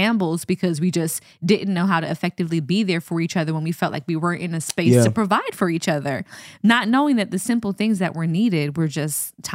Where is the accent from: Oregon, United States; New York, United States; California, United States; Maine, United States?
New York, United States; we came from New York, born and raised, went over to LA for a little bit